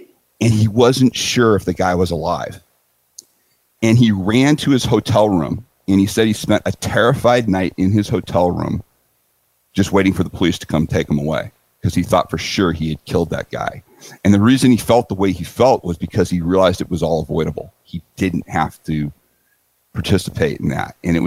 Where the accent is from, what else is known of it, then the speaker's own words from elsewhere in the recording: San Diego, California, United States; I'm feeling very comfortable in San Diego. It's my hometown.